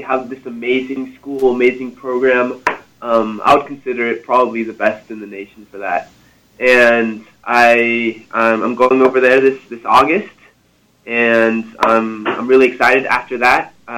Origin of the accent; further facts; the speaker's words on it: Mexico; now in United States; since I grew up in Mexico, I took the seal of biliteracy. I got the state and global seal of biliteracy in Spanish, and I got the state seal of biliteracy in French.